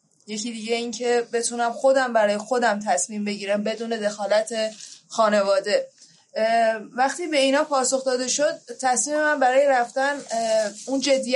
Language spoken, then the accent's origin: Persian; Iran; moved away; من تمام دوستای بچگیم رفتن، یعنی دوستای 10-12 سالم. الان دوست صمیمی 10-12 ساله توی ایران ندارم